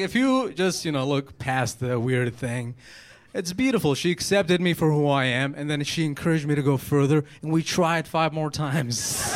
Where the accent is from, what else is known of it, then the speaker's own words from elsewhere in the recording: Yemen; I was born in Yemen. I grew up in a very conservative